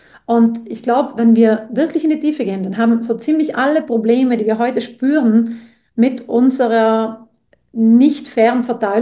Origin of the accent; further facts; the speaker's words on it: Trentino-Alto Adige, Italy; Und wer bin ich aus Südtirol